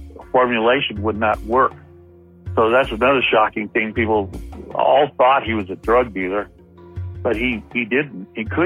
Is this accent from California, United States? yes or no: yes; Compton, California, United States; And he trusted me because I grew up in Compton.